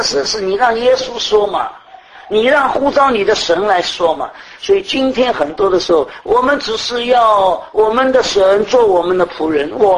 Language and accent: Chinese; Taiwan; 我们台湾人